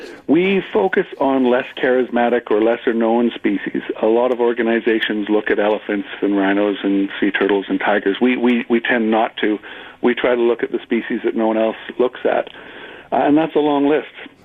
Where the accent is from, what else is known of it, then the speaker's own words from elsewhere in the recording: Smithers, British Columbia, Canada; moved away as an adult; also born or lived in Indonesia / Malaysia; Well, I didn't actually start in Big Lake. I'm originally from Smithers. I moved to Southeast Asia.